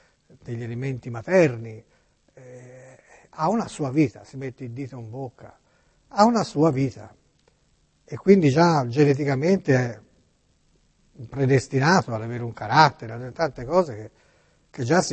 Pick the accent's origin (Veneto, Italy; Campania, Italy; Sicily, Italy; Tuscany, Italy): Tuscany, Italy; Florence; born there; Io sono nato in Via degli Alfani, pieno centro di Firenze, in un edificio che adesso è una facoltà universitaria, proprio di fronte alla rotonda dei Brunelleschi